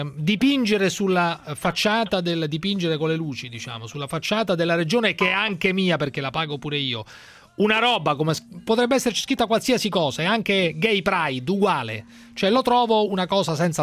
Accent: Lombardy, Italy; born there; Io sono nato sono residente in Lombardia

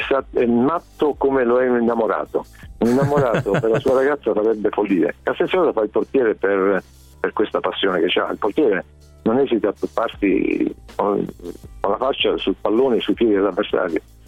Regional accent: Apulia, Italy; io sono pugliese ma con una madre piemontese e quindi per me andare a Torino era quasi un tornare a casa.

